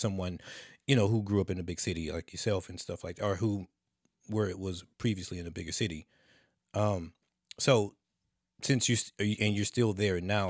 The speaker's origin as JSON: {"language": "English", "region": "Louisiana", "country": "United States", "said": "I'm from the South. I'm from Louisiana."}